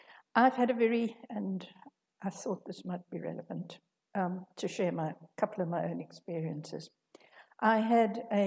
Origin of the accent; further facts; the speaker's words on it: South Africa; Most of you know that I come from South Africa